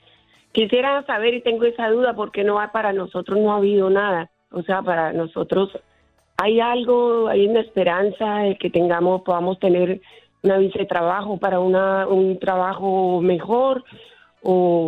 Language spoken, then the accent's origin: Spanish; Colombia; now in New York, United States; le estoy llamando de Nueva York, soy de Colombia.